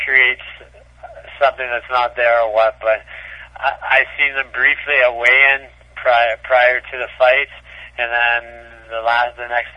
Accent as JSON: {"language": "English", "region": "Nova Scotia", "country": "Canada", "said": "I'm originally from Nova Scotia, so I got an opportunity to see my family and fight in front of some friends and family."}